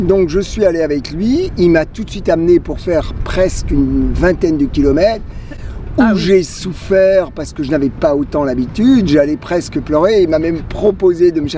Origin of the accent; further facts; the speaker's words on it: Strasbourg, Grand Est, France; je suis de Strasbourg. Je suis pas tout jeune, hein. J'ai dépassé largement la soixantaine